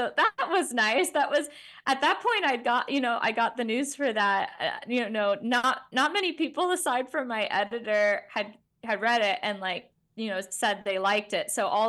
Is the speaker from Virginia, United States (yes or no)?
yes; Virginia, United States; my hometown is in Virginia. My parents are in Stanton. My sister's in Elkton. Brothers in Charlottesville.